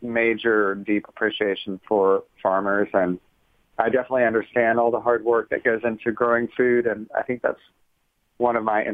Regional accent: Savannah, Georgia, United States; now in Atlanta, United States; I actually studied architecture at Georgia Tech here in Atlanta. I grew up in Savannah, Georgia, and moved here to go to college.

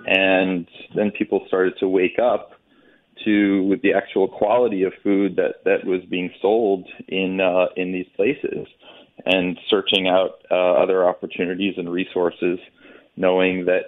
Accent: Washington, Connecticut, United States; I grew up in Litchfield County up in Connecticut, a small town, Washington, Connecticut.

